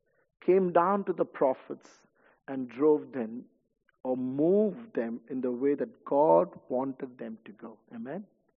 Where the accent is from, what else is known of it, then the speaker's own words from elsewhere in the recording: India; because I grew up in India, that was my first exposure going outside India.